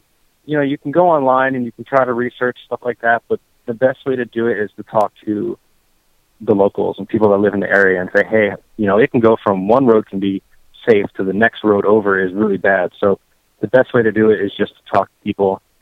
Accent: New Jersey, United States; Yeah, I'm from New Jersey, but I have a lot more friends and family, you know, mm-hmm. in the California side than, you know, in Florida.

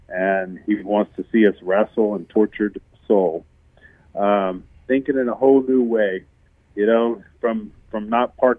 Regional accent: Memphis, Tennessee, United States; Being that I grew up and in Memphis. That's where I thought I would start. And immediately I bought a plane ticket, and I flew home to Memphis

